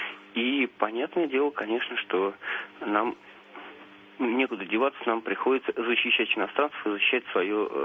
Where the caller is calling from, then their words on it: Moscow, Russia; Я звоню из Москвы.